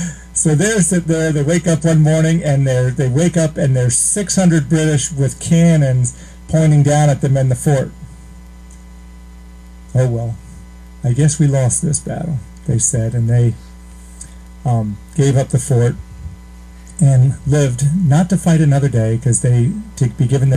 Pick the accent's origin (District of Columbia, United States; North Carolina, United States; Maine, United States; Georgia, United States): District of Columbia, United States; Washington; My hometown is Washington, D.C., is where I grew up.